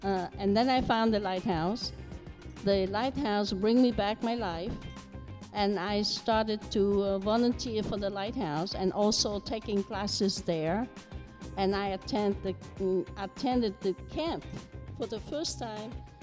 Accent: Vietnam; first language Vietnamese; English is a second language; moved away; I originally came from Vietnam. And when I was in sixth grade, I learned French and English because I came from Vietnam.

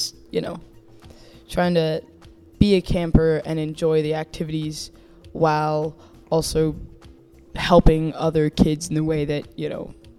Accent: Meadow Vista, California, United States; I'm from Northern California, a little town called Meadow Vista.

